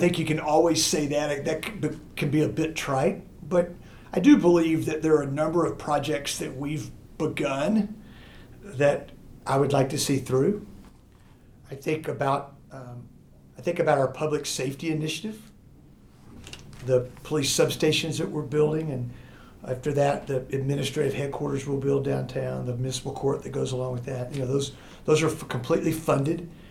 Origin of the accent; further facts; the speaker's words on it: Texas, United States; now in Lubbock, United States; eighth-generation Texan, Texas Tech grad from a Texas Tech family. My parents met here in the 50s. Even though I grew up in Central Texas, I'm one of three boys.